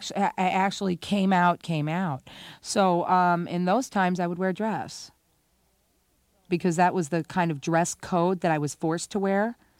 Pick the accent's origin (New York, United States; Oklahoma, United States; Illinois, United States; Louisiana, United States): Illinois, United States; Belleville; I grew up in the Midwest, okay? I grew up in a little town that has been surrounded by an information-proof shield since about 1958, okay? And that's Belleville, Illinois.